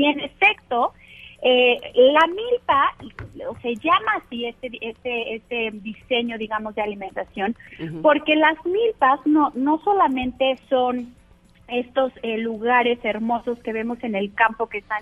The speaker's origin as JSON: {"language": "Spanish", "country": "Mexico", "said": "somos los vecinos de Estados Unidos"}